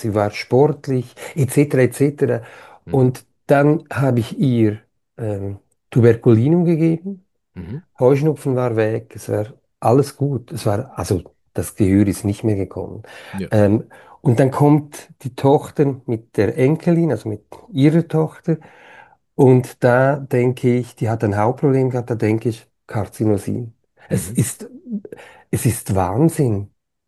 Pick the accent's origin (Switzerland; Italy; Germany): Switzerland; accent: Swiss; Aber ich bin ein typischer Schweizer. Weißt du, ich kann mich nicht überwinden. Ich habe immer den Schweizer Slang dazu.